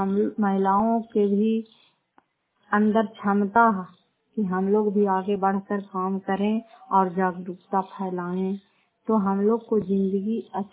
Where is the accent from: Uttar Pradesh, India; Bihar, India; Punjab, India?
Bihar, India; Fatehpur; घर फतेहपुर, पंचायत मकौता, जिला नालंदा और कराय पासराय की निवासी, कराय पासराय प्रखंड की निवासी हूँ।